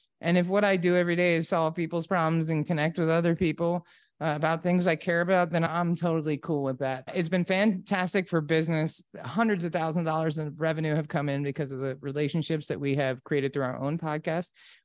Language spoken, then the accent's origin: English; Virginia, United States; I grew up in Virginia, nowhere near any surfing.